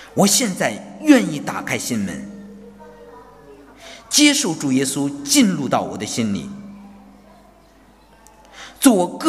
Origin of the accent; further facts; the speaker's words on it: China; now in Australia; 我们从中国来的人，我们都相信只有科学好像能够拯救国似的